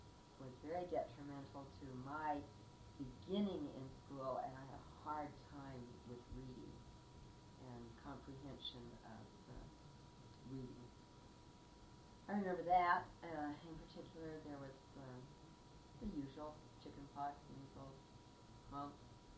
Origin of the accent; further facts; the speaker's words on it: Rock Springs, Wyoming, United States; also born or lived in Provo / Salt Lake City / Bountiful; I was born and raised in Rock Springs. I went to college at Brigham Young University in Provo. Worked for a time in Salt Lake City, met and married Darren. We lived in Salt Lake, and then in Bountiful, and now back to Rock Springs.